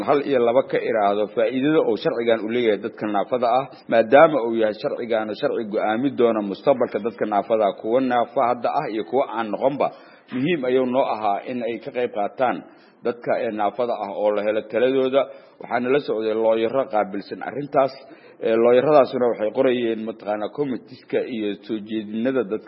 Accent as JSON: {"language": "Somali", "region": "Jubaland", "country": "Somalia", "said": "waxaan ka nimid jubbaland"}